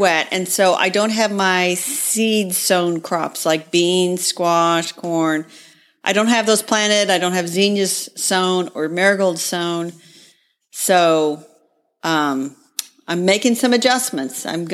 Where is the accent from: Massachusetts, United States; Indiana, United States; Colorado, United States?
Indiana, United States; Indianapolis; from Indianapolis, Indiana.